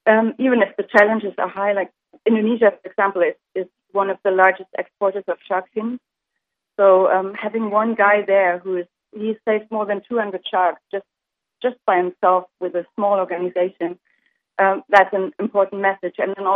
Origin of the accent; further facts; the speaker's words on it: Germany; English is a second language; Well, we came all the way from Germany to San Francisco.